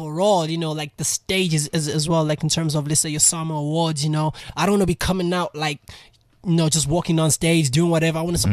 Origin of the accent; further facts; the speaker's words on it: Durban, KwaZulu-Natal, South Africa; Yeah, it's in DBA, man.